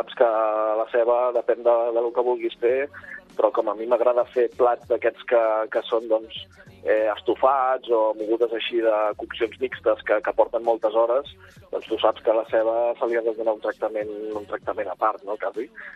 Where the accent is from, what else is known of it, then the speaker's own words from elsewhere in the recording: Alella, Catalonia, Spain; now in Barcelona, Spain; Jo soc del Maresme, i com diu la cançó, no?, com un pèsol del Maresme, I bé, ja l'estic vivint a Barcelona, però sóc originari del Maresme, de l'Ella.